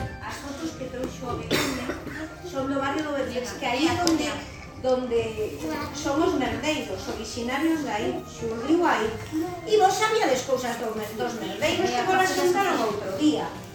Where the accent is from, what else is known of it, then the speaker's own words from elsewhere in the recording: Viana do Bolo, Galicia, Spain; No meu pobo en Viana do Bolo chamábanselle mascaretas.